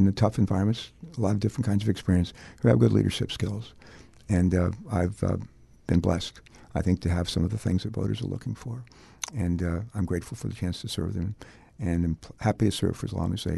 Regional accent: Danville, Virginia, United States; and I were born in West Virginia, coal mining town, not a lot of money, deep faith, hard work. But we grew up in Danville, Virginia, right on the North Carolina border.

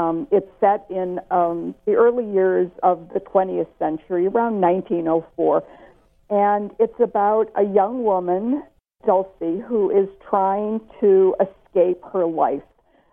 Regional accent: Detroit, Michigan, United States; I don't just love this novel because I'm from Detroit.

